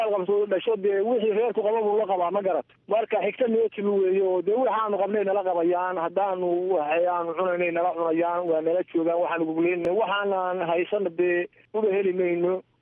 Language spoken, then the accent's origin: Somali; Garowe, Nugal, Somalia; Waxaan ka soo guuray aagga garowey u dhexeeya Taleex.